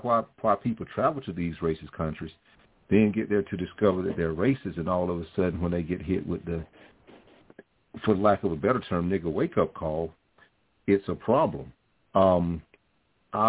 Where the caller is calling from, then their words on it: Columbus, Georgia, United States; I'm calling from Georgia. I'm calling from the Columbus area.